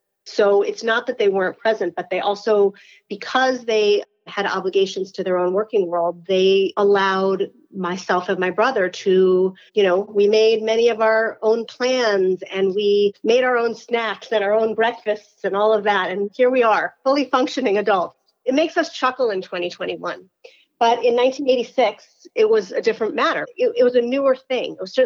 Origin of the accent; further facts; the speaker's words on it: Syracuse, New York, United States; I grew up in Syracuse, New York.